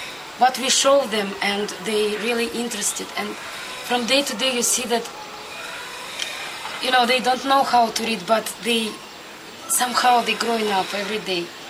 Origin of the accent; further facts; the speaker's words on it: Siberia, Russia; born there; English is a second language; now in Moscow, Russia; I'm from Russia. I born in Siberia. Last 10 years I live in Moscow.